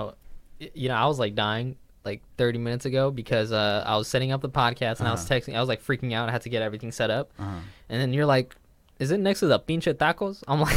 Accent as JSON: {"language": "English", "town": "Los Angeles", "region": "California", "country": "United States", "tie": "born or raised there", "said": "You know, I grew up in Los Angeles with a lot of Hispanic homies, so, you know, I grab some stuff here and there."}